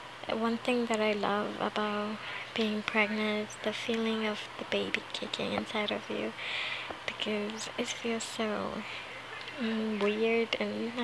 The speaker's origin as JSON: {"language": "English", "country": "Puerto Rico", "moved": "yes", "lives_now": "Florida, United States", "said": "I'm from Puerto Rico, but I've been in Florida since 10 to 12 years, so yeah, I haven't really raised myself in Puerto Rico or anything. But yeah, we both know Spanish"}